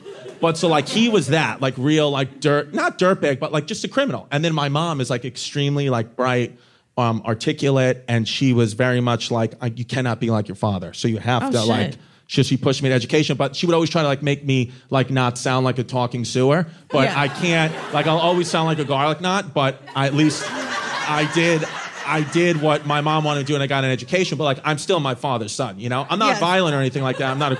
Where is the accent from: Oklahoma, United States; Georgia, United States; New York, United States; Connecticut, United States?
New York, United States; Brooklyn; I was born and raised in Bushwick. So it's like it's very different now.